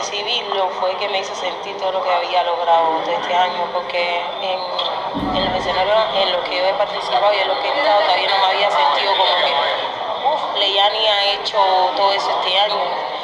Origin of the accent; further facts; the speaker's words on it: Cuba; para mí es un orgullo estar ahí y decir: yo soy de Cuba, voy a representar mi bandera.